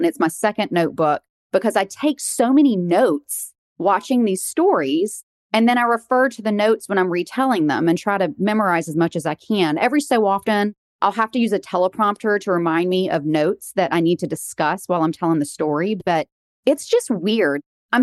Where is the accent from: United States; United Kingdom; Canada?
United States; the South; We're from the South.